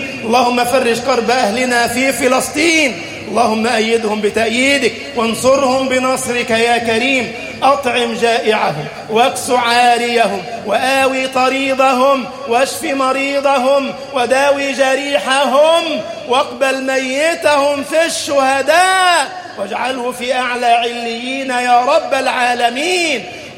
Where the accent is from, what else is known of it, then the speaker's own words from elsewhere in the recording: Egypt; اجعل بلدنا مصر أمنا أمانا، سخاء رخاء